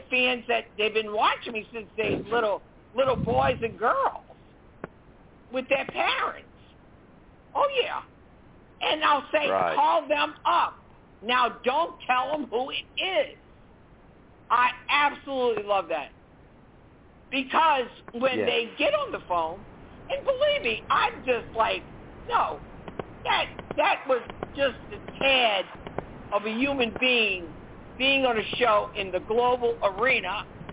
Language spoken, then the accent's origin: English; New Orleans, Louisiana, United States; And I said, I'm from New Orleans. I can hang for days.